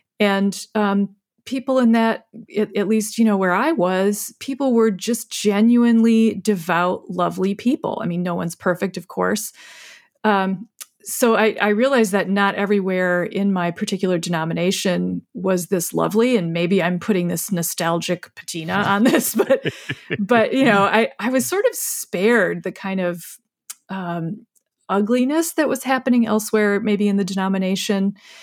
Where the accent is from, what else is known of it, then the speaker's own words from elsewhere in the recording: Michigan, United States; I grew up in West Michigan, and I was a curious child.